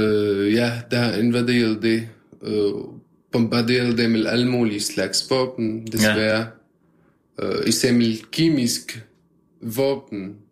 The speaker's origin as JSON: {"language": "Danish", "town": "Damascus", "region": "Damascus Governorate", "country": "Syria", "second_language": "Danish", "moved": "yes", "lives_now": "Denmark", "said": "når man bliver spurgt, hvor du kommer fra, så jeg kommer fra Damaskus, eller Syrien, eller Ghouta"}